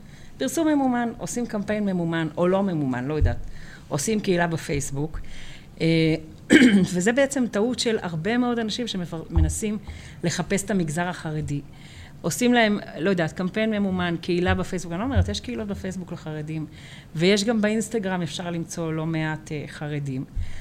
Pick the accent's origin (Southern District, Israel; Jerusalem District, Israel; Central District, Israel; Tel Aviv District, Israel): Central District, Israel; Bnei Brak; אני חרדית הארדקור, אני ממש נולדתי בקסבה של בני ברק.